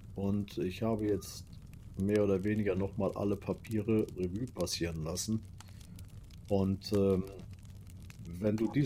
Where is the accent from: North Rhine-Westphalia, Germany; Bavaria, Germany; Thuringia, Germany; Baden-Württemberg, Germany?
North Rhine-Westphalia, Germany; Cologne; Jetzt muss ich natürlich als Kölner sagen, ich habe ja … direkt hier hinter mir